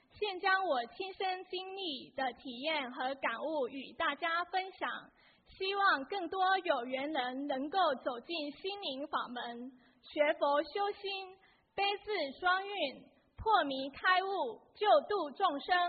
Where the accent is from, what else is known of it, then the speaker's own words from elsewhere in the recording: Los Angeles, California, United States; 我是来自洛杉矶的